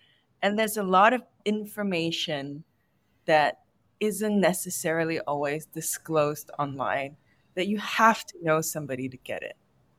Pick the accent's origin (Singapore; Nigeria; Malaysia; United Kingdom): Singapore; now in Vietnam; hi, I'm from Singapore. I have 10 years of experience working in F&B.